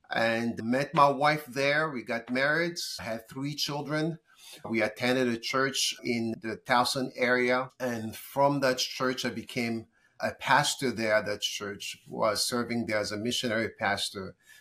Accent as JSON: {"language": "English", "country": "DR Congo", "said": "I'm originally from the Congo, and the Congo is very vast."}